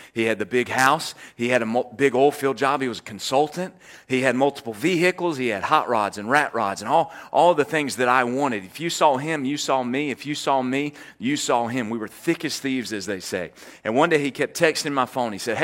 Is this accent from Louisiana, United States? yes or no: yes; Ruston, Louisiana, United States; I moved back to my hometown of Ruston, caught another job in the oil field.